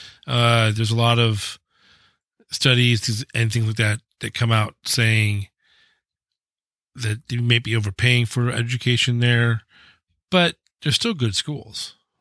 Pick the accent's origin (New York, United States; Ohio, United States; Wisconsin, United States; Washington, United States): Washington, United States; Seattle; I mean, the UW, not so much because I grew up in Seattle